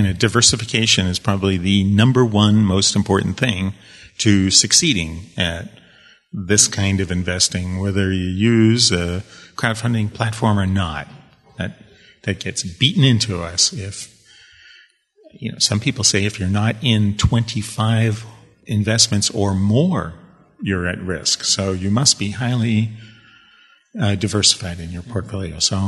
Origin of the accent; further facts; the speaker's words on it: Los Angeles, California, United States; I'm from Los Angeles.